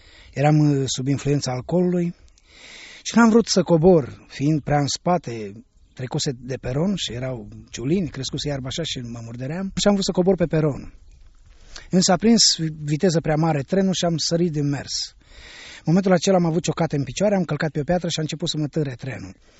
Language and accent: Romanian; Ploiești, Prahova, Romania; sunt din Prahova, Ploiești. M-am născut într-o familie de ortodoxi